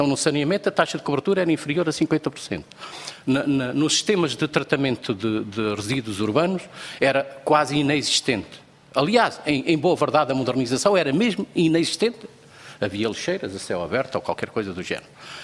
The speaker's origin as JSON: {"language": "Portuguese", "country": "Portugal", "tie": "born or raised there"}